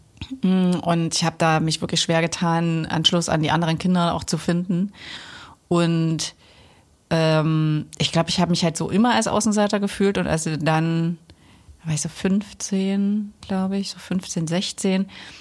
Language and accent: German; Sohland an der Spree, Saxony, Germany; also born or lived in Ethiopia; Ich bin in Soland aufgewachsen. Soland an der Spree bei Bautzen.